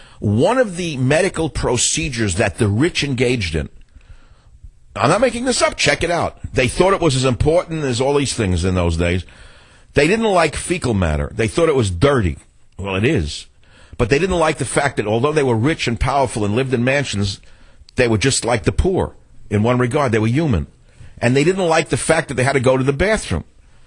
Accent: United States; It looks new, but I'm an American.

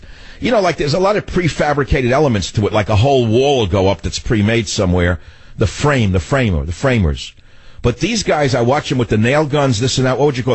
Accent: New York, United States; We people from New York are like Mayans. We all have different accents, like from different regions.

